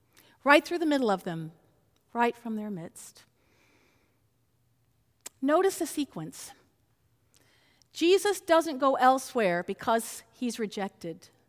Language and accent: English; Texas, United States; also born or lived in Mexico; I grew up in Texas and Mexico, and I learned two very different sides of that little history.